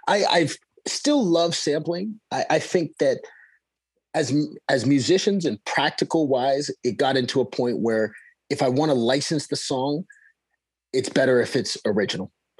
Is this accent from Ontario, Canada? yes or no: yes; Sarnia, Ontario, Canada; because I grew up around in Sarnia, Ontario, which is near Detroit.